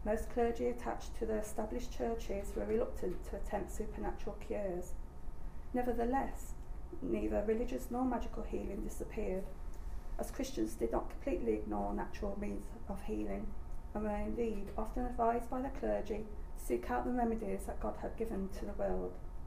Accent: Coventry, West Midlands, United Kingdom; Being a local person, I'm from Coventry. I could trace my family history back in Coventry to 1680 at the moment.

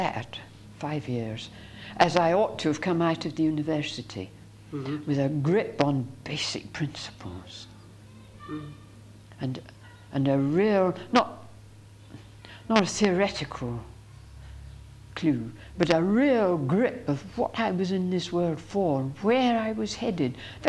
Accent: Scotland, United Kingdom; As a Scot, I think we're not so class-conscious.

